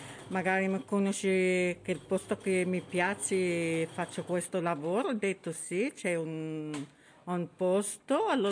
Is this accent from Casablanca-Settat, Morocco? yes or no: yes; Casablanca, Casablanca-Settat, Morocco; Italian is a second language; now in Italy; Sono dal Marocco, Casablanca.